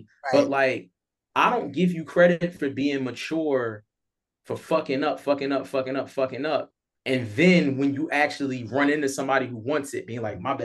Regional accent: Philadelphia, Pennsylvania, United States; I'm from Philly, right? I've moved around a little bit. I've lived in some different places.

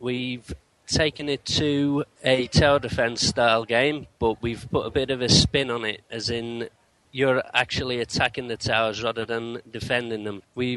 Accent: Dublin, Leinster, Ireland; now in Oldham, United Kingdom; I'm originally from Dublin, Ireland, but I'm living in Oldham, Manchester

